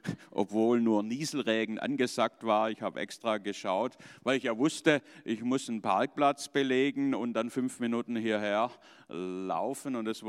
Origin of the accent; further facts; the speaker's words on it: Stuttgart, Baden-Württemberg, Germany; ich bin in Stuttgart aufgewachsen, groß geworden mit Brigitte in der Kinderkirche. Wir sind 5 Buben in unserer Familie gewesen